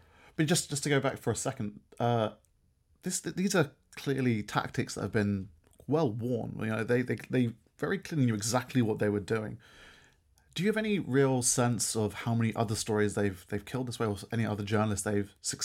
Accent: United Kingdom; as a Brit, as someone who grew up in the UK

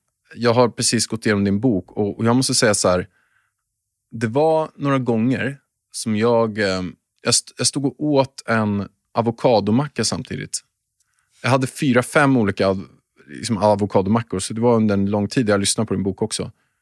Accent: Haninge, Stockholm County, Sweden; Jag kommer från Haninge själv

